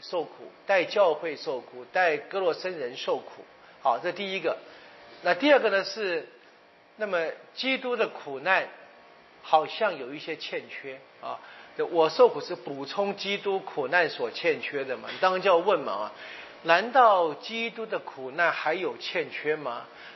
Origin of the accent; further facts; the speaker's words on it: China; 我想我们中国人话说这个休戚与共了哈